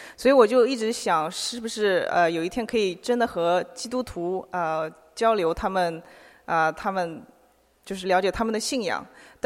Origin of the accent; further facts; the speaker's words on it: Shanghai, China; now in United States; 我来自上海。那我之前是在密苏里大学哥伦比亚分校读的工业工程专业，然后现在呢我是在伊利诺伊工作，